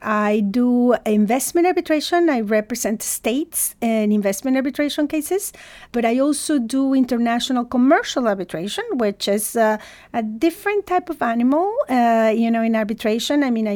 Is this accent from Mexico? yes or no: yes; Mexico; English is a second language; I'm originally from Mexico, so I have the opportunity to go and present in Spanish, you know, and also in my broken English and my French.